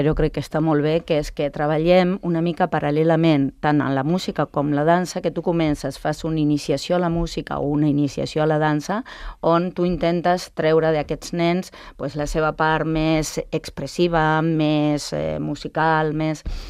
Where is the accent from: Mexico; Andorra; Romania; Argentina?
Argentina; Catalan is a second language; now in Spain; Jo sóc argentina, llavors quan jo vaig a l'Argentina per televisió